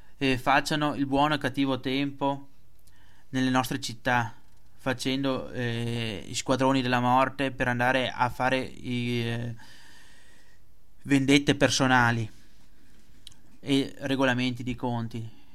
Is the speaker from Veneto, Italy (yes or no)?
yes; Veneto, Italy; Noi come Veneti non dobbiamo permettere che succedano altre tragedie simili